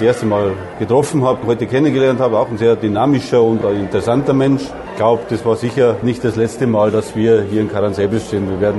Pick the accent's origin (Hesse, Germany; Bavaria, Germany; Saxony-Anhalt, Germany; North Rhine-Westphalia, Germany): Bavaria, Germany; dass ich als Bayer hier in Banat jetzt wieder Fasching finde.